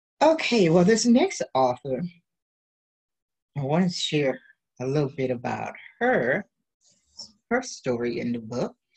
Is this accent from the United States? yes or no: no; Nigeria; I was born and raised in Nigeria in an average middle-class family.